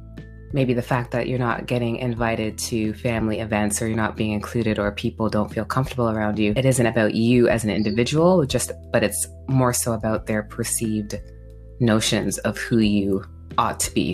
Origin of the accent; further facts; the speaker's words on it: Canada; born there; So I was born in Canada and my parents are Jamaican.